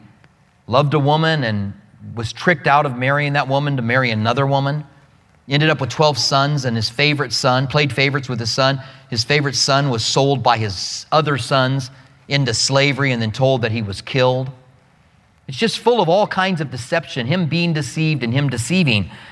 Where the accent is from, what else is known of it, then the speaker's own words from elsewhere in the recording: Gallup, New Mexico, United States; I grew up in Gallup.